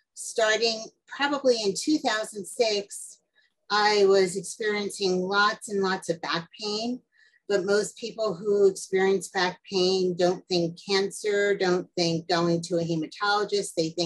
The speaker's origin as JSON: {"language": "English", "region": "New Jersey", "country": "United States", "tie": "born or raised there", "said": "I was born in New Jersey, raised in New Jersey, and still live in New Jersey."}